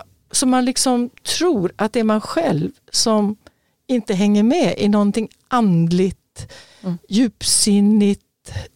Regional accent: Örebro, Örebro County, Sweden; Men när jag var liten i Örebro

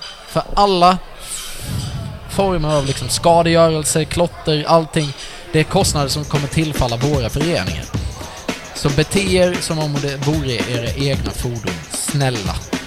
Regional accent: Småland, Sweden; Alltså sitter du i som där jag kommer från nere i Småland och kollar på TV

